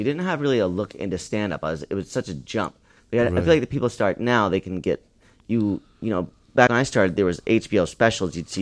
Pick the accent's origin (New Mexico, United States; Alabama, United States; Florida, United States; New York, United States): New York, United States; Albany; now in Los Angeles, United States; I grew up in upstate New York. Grew up in Albany.